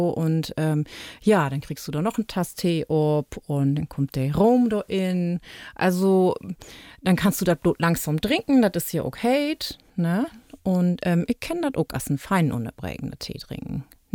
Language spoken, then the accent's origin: German; Lower Saxony, Germany; Ut her Heimat und auch mein Heimat, muss ich ja sagen, aus Friesland.